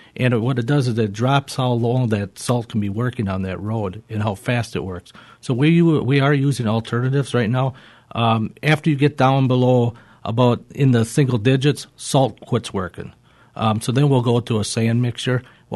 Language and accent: English; Stratford, Wisconsin, United States; I'm actually from Stratford myself. I drive in.